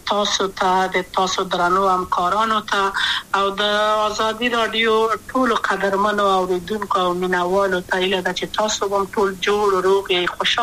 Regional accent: Kabul, Afghanistan; also born or lived in Maidan Wardak; د کابل په تختپل سیمه کې یم، او لویا شویم کابل کې یم.

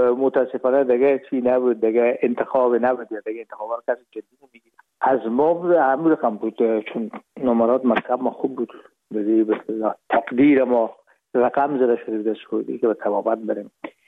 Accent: Herat, Afghanistan; now in Hamburg, Germany; ما رفتیم از کابل به هرات و پیش از اینکه فاکولته رو پایان برسانیم یا دیپلمی بگیریم از هرات از طریق زمینی داخل مرز ایران شدیم

